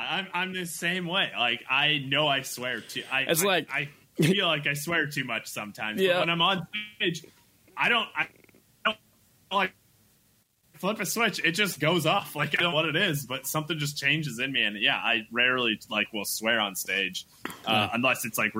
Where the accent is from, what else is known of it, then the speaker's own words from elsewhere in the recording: Iowa, United States; I have a bit where I talk about my hometown, which is a small rural town in Iowa.